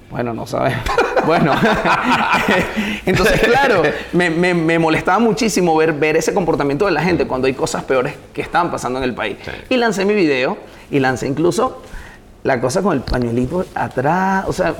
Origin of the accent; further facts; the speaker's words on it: Los Teques, Miranda, Venezuela; moved away; De verdad me encanta mi pueblito.